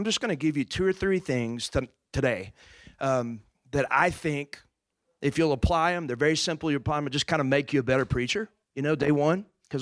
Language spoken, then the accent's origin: English; Texas, United States; I grew up in East Texas. I'm kind of a country boy.